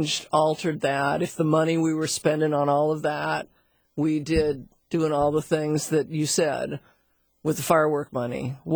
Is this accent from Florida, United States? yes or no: no; Seattle, Washington, United States; I grew up Husky. I grew up in Laurelhurst, which is right by the stadium.